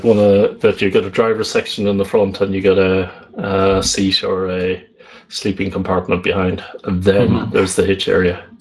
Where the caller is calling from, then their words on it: Netherlands; And I'm calling in from the Netherlands.